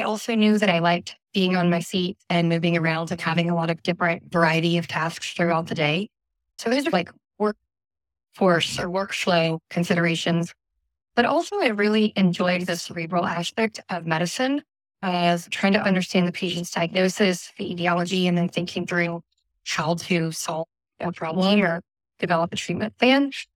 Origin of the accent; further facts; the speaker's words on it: Louisiana, United States; Yeah, I grew up in Louisiana, and I went to undergraduate at Auburn to major in engineering.